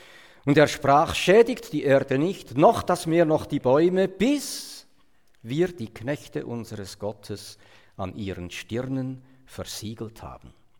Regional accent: Switzerland; Wir in der Schweiz haben höhere Berge und tiefere Täler. Und ich als Schweizer habe ein Tal gesucht.

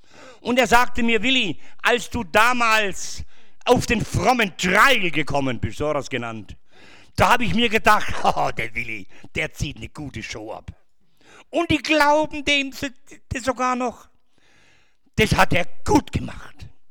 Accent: Ulm, Baden-Württemberg, Germany; born there; Ich bin in Ulm geboren. Wer kennt Ulm?

